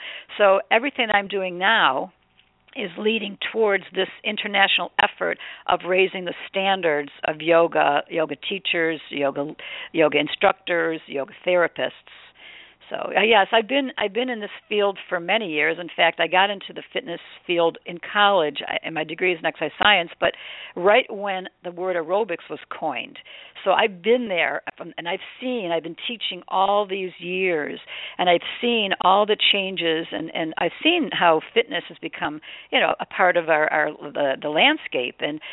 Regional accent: Detroit, Michigan, United States; born there; I was born in Detroit. I was born in the Detroit Osteopathic Hospital.

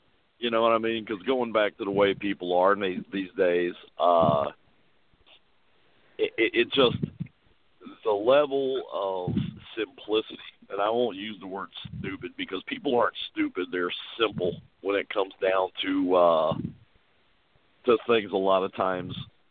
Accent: Scotland, United Kingdom; So, yeah, not to mention the fact I come from Scotland

